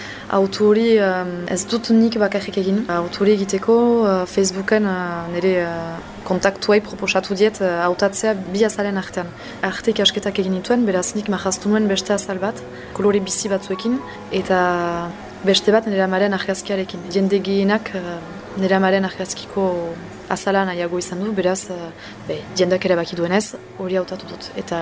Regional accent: Saint-Jean-de-Luz, Nouvelle-Aquitaine, France; first language French; Basque is a second language; 27 urte ditut, euskarako irakasle naiz eta Donin Bainero itzuneko naiz. Frantsesa nire ama hizkuntza da, beraz etxean frantsesez mintzatzen ginen. Euskara ikastoran ikasi dut

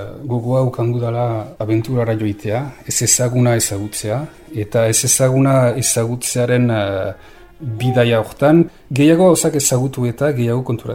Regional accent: Basque Country, France; moved away as an adult; also born or lived in Pau / Tarbes / Toulouse; Euskal Herrira etorri nintzen. Eta Euskalduna delako eta ama frantsesa. Eta Euskal Herrian bizi izan naiz ogoita bi edo ogoita iru urte erarte. Eta gero bizi izan naiz Pauen, Tarbesen, Tolosan, Oksitanian, Australian zinen, Kanadan, Montrealen eta Vancouveren

